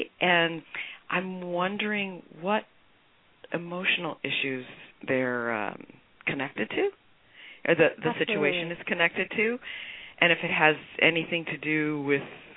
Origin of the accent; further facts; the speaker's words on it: Santa Barbara, California, United States; I'm from Santa Barbara, California.